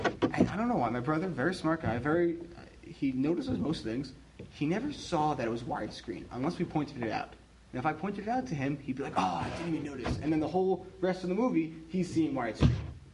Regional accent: New York, United States; I'm a New Yorker, although not Long Island, New Yorker, so I'm a Ranger fan.

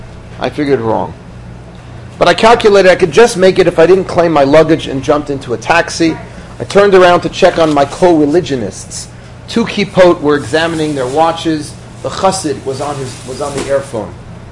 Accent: Aurora, Illinois, United States; The chassid used to work in my hometown of Aurora, Illinois.

